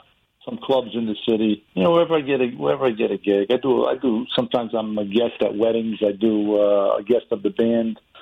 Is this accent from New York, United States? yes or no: yes; Brooklyn, New York, United States; now in Cortland Manor, United States; I'm originally from Brooklyn, New York.